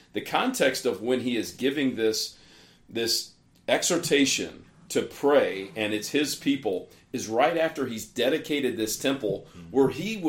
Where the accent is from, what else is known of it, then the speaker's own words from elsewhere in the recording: United States; And I'm an American through and through. I bleed red, white, and blue.